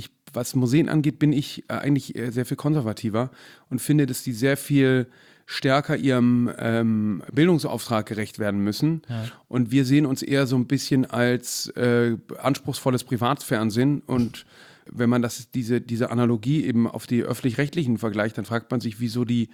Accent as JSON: {"language": "German", "town": "Cologne", "region": "North Rhine-Westphalia", "country": "Germany", "tie": "born there", "said": "Also ich bin eben in Anfang der 80er Jahre in Köln geboren."}